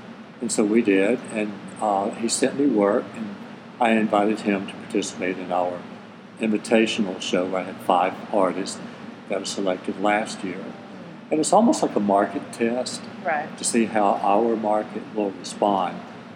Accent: Spartanburg, South Carolina, United States; now in Charlotte, United States; Which is from Charlotte's about 75 miles from here. So grew up in Spartanburg. I moved here in 87.

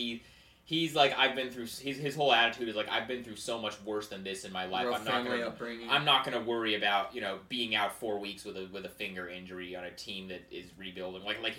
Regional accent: Portland, Oregon, United States; I'm a Blazers fan. I'm from Portland.

